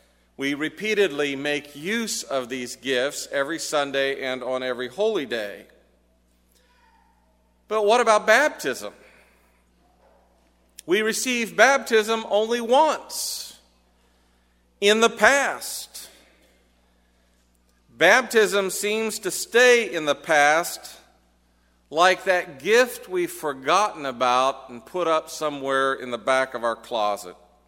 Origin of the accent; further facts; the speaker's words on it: Texas, United States; except as a little boy growing up in Texas, I would always receive a brown wrapped package from Champaign, Illinois, every Christmas and on my birthday.